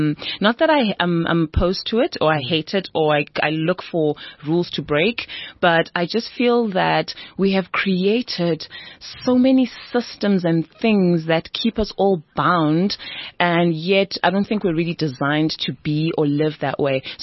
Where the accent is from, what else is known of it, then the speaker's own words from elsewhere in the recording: Zimbabwe; now in South Africa; I grew up in Zimbabwe